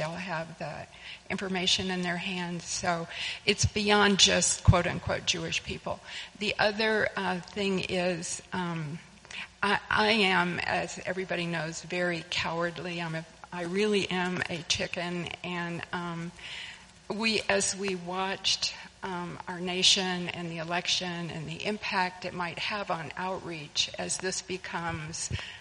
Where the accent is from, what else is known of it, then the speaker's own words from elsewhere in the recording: Scotland, United Kingdom; I'm Scottish, a cheapskate, scaredy cat, you know, all of that.